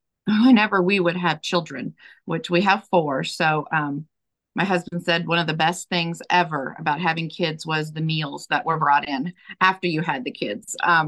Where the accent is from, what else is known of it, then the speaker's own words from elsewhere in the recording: Dallas, Texas, United States; And growing up in Dallas, that just, I didn't see it.